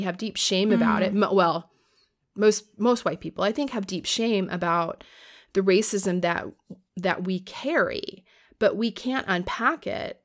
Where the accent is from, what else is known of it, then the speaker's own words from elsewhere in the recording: Florida, United States; given that I grew up in Florida, not hearing, you know, accurate stories of the treatment of Black people in the United States.